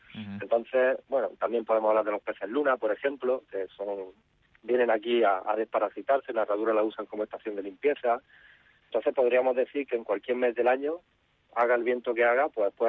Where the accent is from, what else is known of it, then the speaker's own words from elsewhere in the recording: Almería, Andalusia, Spain; Yo soy de Almería, allí en Almería tenemos Cabo de Gata, que es una zona preciosa